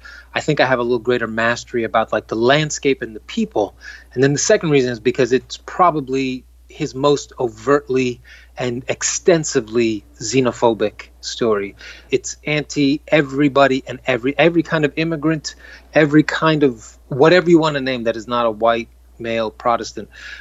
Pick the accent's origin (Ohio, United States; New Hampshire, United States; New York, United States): New York, United States; Queens; And I'm a kid from Queens, New York. I don't know anything about New England.